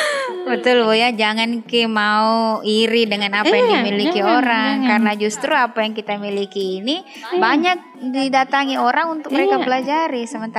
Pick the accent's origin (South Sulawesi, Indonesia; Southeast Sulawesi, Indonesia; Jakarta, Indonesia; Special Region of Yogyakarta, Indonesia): South Sulawesi, Indonesia; kalau kita orang Bugis bilang pesan paseng dalam bahasa Makassar